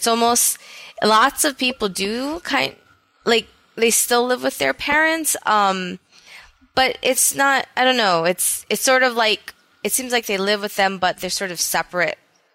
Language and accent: English; Hawaii, United States; I grew up on Oahu. It's Oahu.